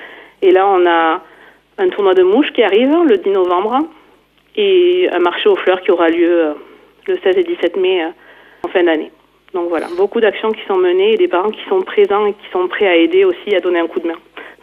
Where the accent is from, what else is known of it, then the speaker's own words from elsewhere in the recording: Nouvelle-Aquitaine, France; also born or lived in Lot-et-Garonne; Moi, je viens du Béarn. Je suis de la plaine de Naye, d'origine. Et j'avais été envoyée dans le Lot-et-Garonne. Et maintenant, voilà, je suis revenue dans le 64